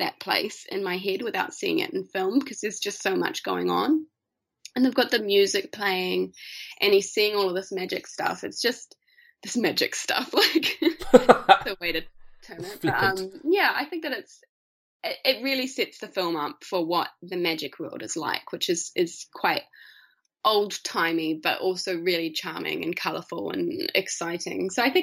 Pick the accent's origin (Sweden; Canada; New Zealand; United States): New Zealand; Oh, I didn't know anything about him outside of Harry Potter, but I'm from New Zealand, so that's what I'm using as my excuse.